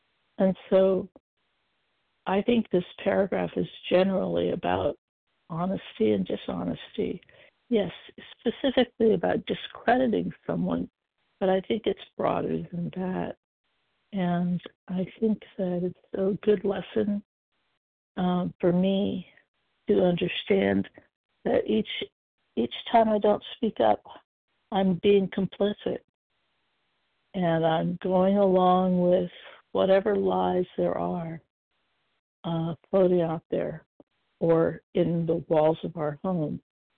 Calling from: Portland, Oregon, United States; I'm calling from Portland, Oregon, and I'm a recovered compulsive eater.

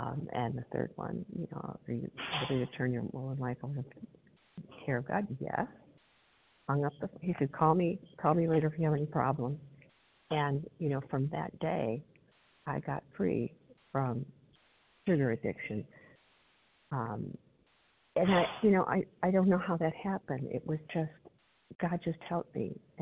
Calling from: Illinois, United States; Good morning, Kelly. I'm calling from Illinois.

